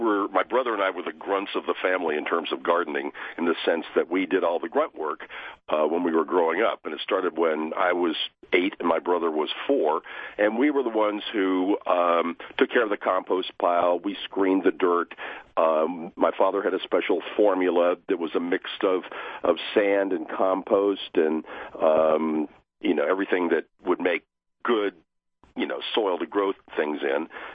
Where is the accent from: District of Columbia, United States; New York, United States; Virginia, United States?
Virginia, United States; This is in Northern Virginia. I grew up in Northern Virginia.